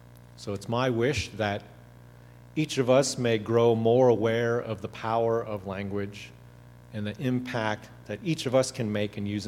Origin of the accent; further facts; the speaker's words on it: Wisconsin, United States; Certainly, when I was growing up, I heard a whole lot of Polack jokes growing up in Wisconsin.